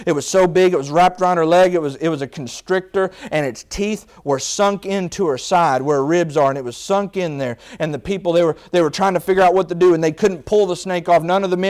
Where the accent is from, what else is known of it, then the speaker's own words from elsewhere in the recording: West Virginia, United States; Y'all know I'm from West Virginia, and we got some crazy folks up in the mountains of West Virginia.